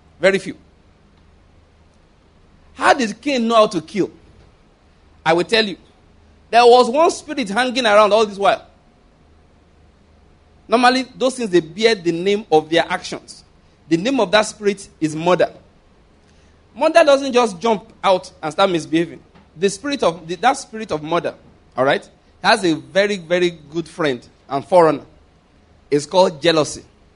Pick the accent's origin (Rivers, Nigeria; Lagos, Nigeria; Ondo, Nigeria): Ondo, Nigeria; I said, I'm from Ondo State, my wife's from Delta, my children are from Enugu.